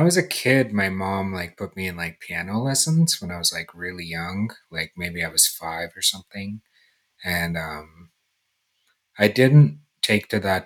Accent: India; Like I grew up in India, and we only had, I think, like three records or something.

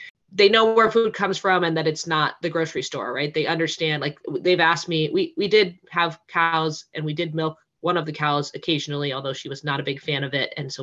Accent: Iowa, United States; also born or lived in South Carolina; So I have grown up in the Midwest here in the U.S. I was born in South Carolina, but we moved back to Iowa when I was four, I think, or three.

